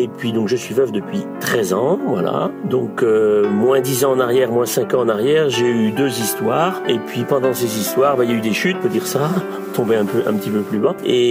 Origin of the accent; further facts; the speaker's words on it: La Guerche-de-Bretagne, Brittany, France; je suis de la Gerge de Bretagne, donc c'est en Ille-et-Vilaine et c'est limitrophe au département de la Loire-Atlantique, de la Mayenne et du Maine-et-Loire aussi. Donc 62 ans, je suis à la retraite